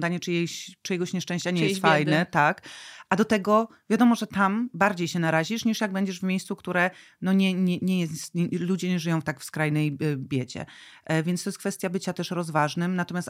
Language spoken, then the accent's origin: Polish; Złoty Stok, Lower Silesian Voivodeship, Poland; uciekałam rzeczywiście ze Złotego Stoku, z którego pochodzę, a nawet z wioski spod Złotego Stoku